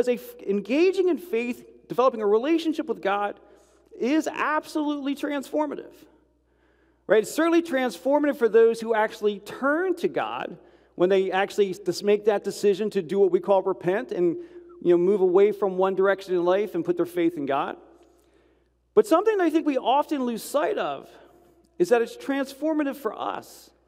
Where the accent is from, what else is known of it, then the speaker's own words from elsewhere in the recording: New Jersey, United States; I grew up in a in New Jersey, but it was a Southern Baptist church. It was Southern New Jersey